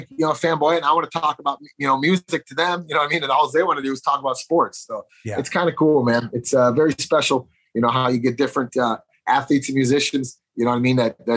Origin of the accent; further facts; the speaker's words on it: Chicago, Illinois, United States; He brought me when I'm from Chicago.